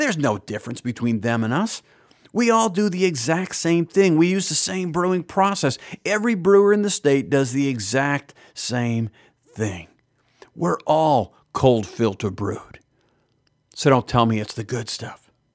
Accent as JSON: {"language": "English", "region": "Wisconsin", "country": "United States", "tie": "born or raised there", "said": "I grew up in Wisconsin. Man, we had beer breweries every place."}